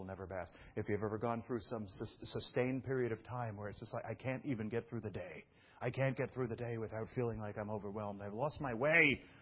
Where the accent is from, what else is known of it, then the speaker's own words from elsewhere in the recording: Brooklyn, New York, United States; I was raised in Brooklyn. I had no idea what honeysuckle was